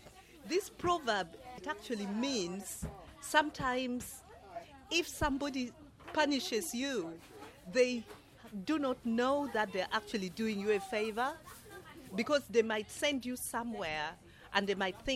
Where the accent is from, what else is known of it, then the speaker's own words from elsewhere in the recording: Gulu, Northern Region, Uganda; now in London, United Kingdom; Well, I'm originally from Uganda, from northern Uganda, from a little town called Gulu, G-U-L-U, and it's about 4,000 miles away from London.